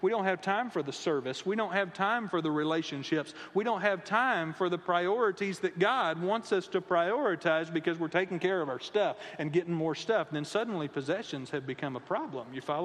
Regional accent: Houston, Texas, United States; I grew up in the Houston area. I've been an Astros fan my entire life.

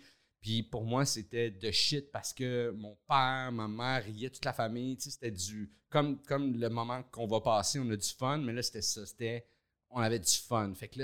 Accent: Laval, Quebec, Canada; born or raised there; also born or lived in Montreal

